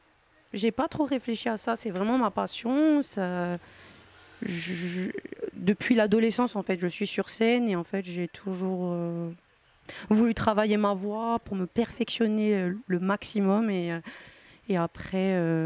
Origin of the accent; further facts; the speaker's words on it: Corsica, France; parce que je suis corse.